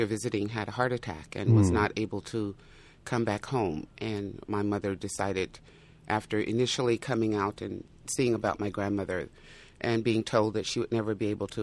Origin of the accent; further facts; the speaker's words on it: the South, United States; now in Santa Barbara, United States; That was different for my sister and I because we came from the South, which had very strict rules about how young ladies present themselves in public.